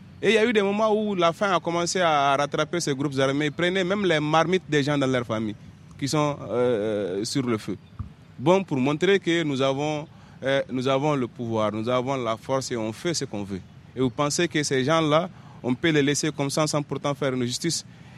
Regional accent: Mali; On est des Maliens, on a des cœurs un peu souples, on peut pardonner.

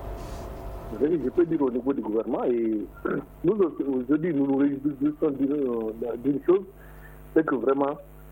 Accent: Mali; nous sommes tous des Maliens

